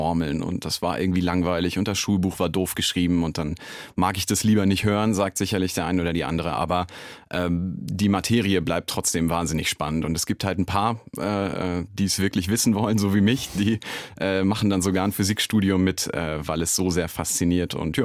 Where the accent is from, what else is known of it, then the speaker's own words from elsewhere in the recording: Celle, Lower Saxony, Germany; Also das war Celle in Niedersachsen. Das ist eine relativ kleine Stadt, liegt nördlich von Hannover.